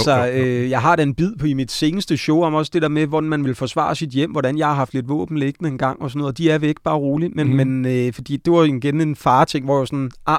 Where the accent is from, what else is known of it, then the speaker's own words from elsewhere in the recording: Slagelse, Zealand, Denmark; Ja, så flyttede jeg fra Slagelse, ja.